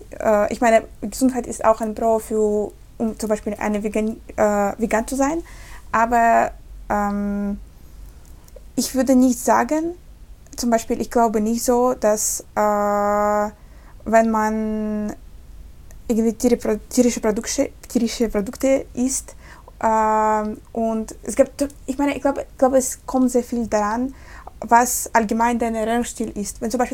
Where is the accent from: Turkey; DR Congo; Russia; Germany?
Russia; Siberia; German is a second language; ich komme aus Russland und meine Familie kommt aus Sibirien.